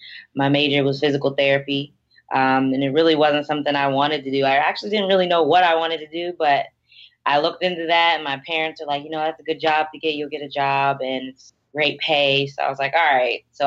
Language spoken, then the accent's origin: English; Pittsburgh, Pennsylvania, United States; now in Maryland, United States; No, I'm from Pittsburgh, Pennsylvania.